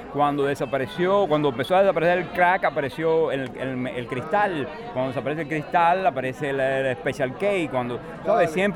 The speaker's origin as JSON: {"language": "Spanish", "country": "Cuba", "moved": "yes", "said": "yo hace 33 años que salí de Cuba"}